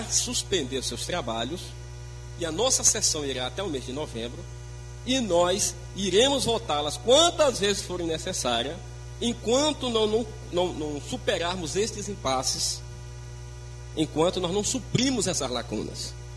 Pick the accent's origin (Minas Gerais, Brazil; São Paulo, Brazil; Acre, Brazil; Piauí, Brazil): Piauí, Brazil; Guadalupe; por desamor à minha terra, que, aliás, eu gosto muito de Guadalupe e aqui estou para defender cada cidadão.